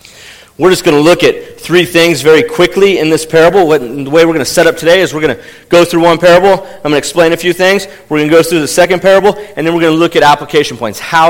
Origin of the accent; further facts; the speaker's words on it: Fresno, California, United States; I grew up in Fresno. I can tell you farmers work hard.